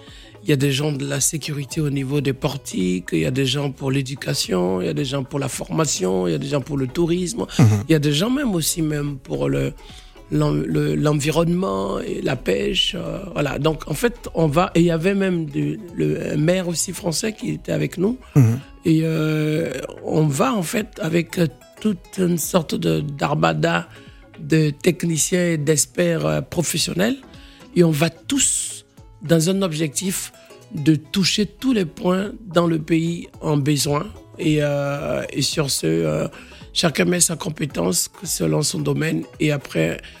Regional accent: Guinea-Bissau; comme l'exemple d'où je viens, de Guinée-Bissau, on est parti à 19 personnes.

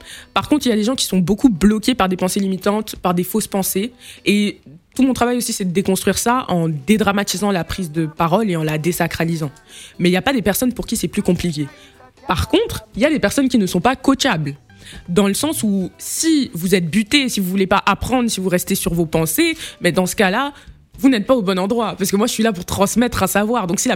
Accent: Île-de-France, France; Alors, je suis née à Neuilly-sur-Seine, dans un petit hôpital de Neuilly, dans l'hôpital de Neuilly.

